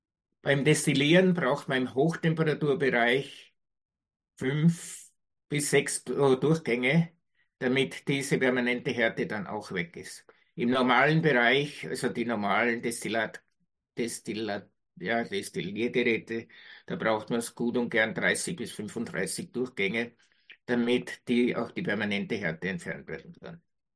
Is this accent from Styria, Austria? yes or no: yes; Mariazell, Styria, Austria; ich komme aus dem Hochschwabgebiet, aus dem Marizellerland, da gibt es sehr, sehr viele Quellen